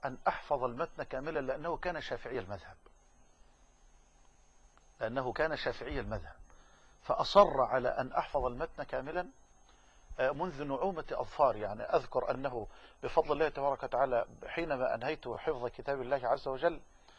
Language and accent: Arabic; Damuh, Dakahlia, Egypt; إلى الجامع الكبير في قريتنا الكريمة في دموه،